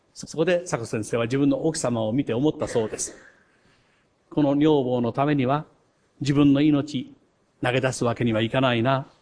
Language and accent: Japanese; Shikoku, Japan; 同じ私と同じ四国の出身ということで